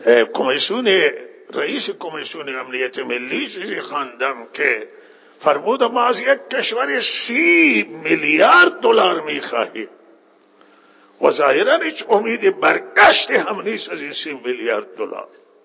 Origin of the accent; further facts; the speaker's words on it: Iran; بالاخره اینه که ما ایرانی هستیم، هر جا بریم پول خرج کنیم. بابا ما ایرانیم